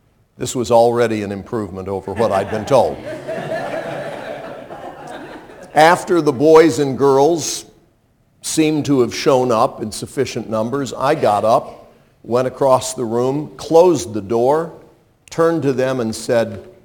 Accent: North Carolina, United States; also born or lived in Illinois; Well, what if I told you I was born right outside Chicago and didn't move to North Carolina until I was 7 years old?

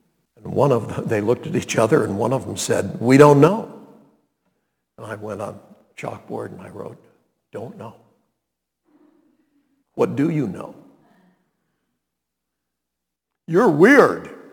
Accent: Montreat, North Carolina, United States; Said I was from Montreat, North Carolina.

